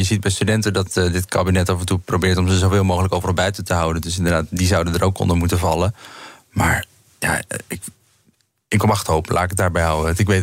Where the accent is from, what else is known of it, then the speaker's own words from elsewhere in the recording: Montfort, Limburg, Netherlands; ik kom zelf uit Montfort, dat heeft 14.000 inwoners